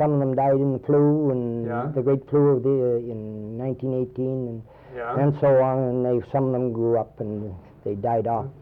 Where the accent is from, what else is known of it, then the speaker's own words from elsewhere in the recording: Nakina, Ontario, Canada; So we had a... Well, the whole family, we were raised there in Nakina.